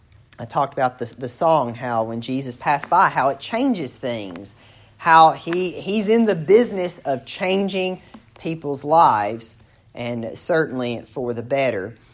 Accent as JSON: {"language": "English", "country": "United States", "tie": "born or raised there", "said": "it was very prevalent in the community where I grew up in Macon County."}